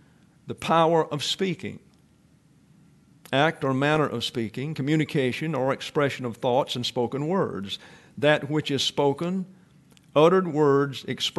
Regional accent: Deep South, United States; That was establishment concepts back when I was growing up in the Deep South.

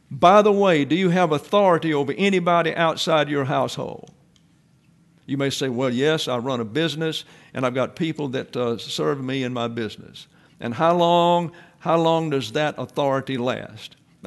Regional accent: Deep South, United States; That was establishment concepts back when I was growing up in the Deep South.

